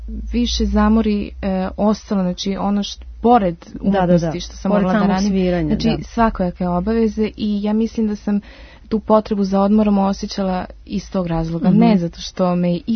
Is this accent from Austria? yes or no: yes; Vienna, Austria; born there; rođena u Beču, tako da sam polu Srpkinja, polu Austrijanka.